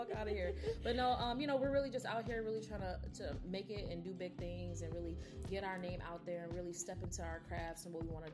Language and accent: English; Chicago, Illinois, United States; We're both from Chicago, you know what I'm saying? West Side, not South.